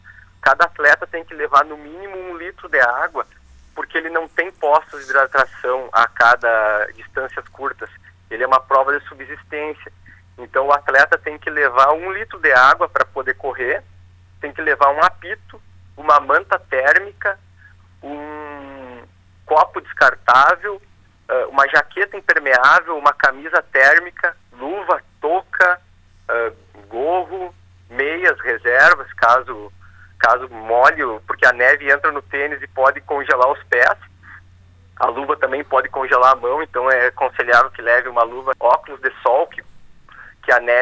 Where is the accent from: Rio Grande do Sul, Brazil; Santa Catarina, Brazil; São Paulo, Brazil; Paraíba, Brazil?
Rio Grande do Sul, Brazil; Bossoroca; Eu sou natural de Bossoroca e atualmente eu resido em Novo Hamburgo. Mas eu, toda a minha família é de Bossoroca, meus familiares, eu comecei a correr também quando estava em Bossoroca